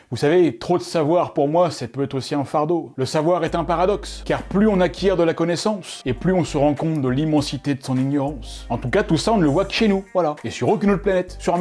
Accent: Dieppe, Normandy, France; Moi j'ai grandi à Dieppe, et les falaises entre Dieppe et Puy, j'en ai vu des petits bouts s'effondrer presque chaque année.

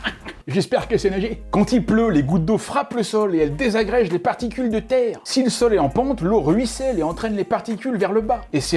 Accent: Dieppe, Normandy, France; Moi j'ai grandi à Dieppe, et les falaises entre Dieppe et Puy, j'en ai vu des petits bouts s'effondrer presque chaque année.

